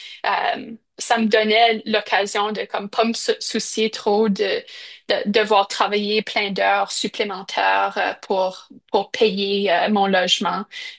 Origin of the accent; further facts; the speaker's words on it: Saskatoon, Saskatchewan, Canada; une communauté qui est un peu nouvelle pour moi, vu que j'ai grandi à Saskatoon